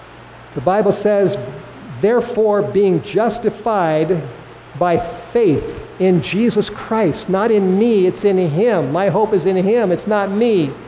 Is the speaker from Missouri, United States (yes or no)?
no; California, United States; The rain on the thirsty ground in California, my home state, that state is parched.